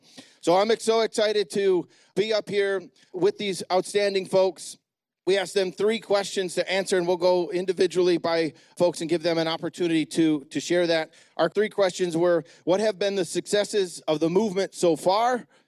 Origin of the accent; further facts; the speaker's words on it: New York, United States; now in Tucson, United States; I come from Tucson, Arizona, originally from upstate New York. Rust Belt, where you at?